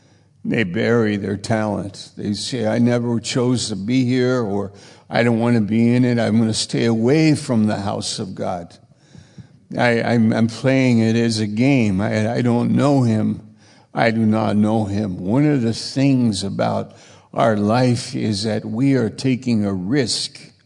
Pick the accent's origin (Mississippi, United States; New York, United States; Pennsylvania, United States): New York, United States; I was only weeks in this church, and I was from New York.